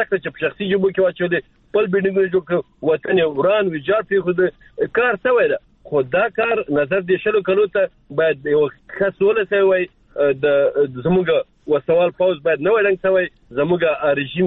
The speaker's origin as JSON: {"language": "Pashto", "country": "Afghanistan", "said": "موږ افغانان یې په کرار نه پرېږدي، موږ ټول افغانان یو."}